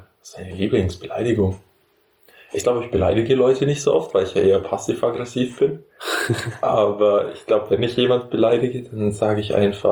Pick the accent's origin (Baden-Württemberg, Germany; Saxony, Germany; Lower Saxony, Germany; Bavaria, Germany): Bavaria, Germany; Memmingen; Die Stadt, wo ich herkomme.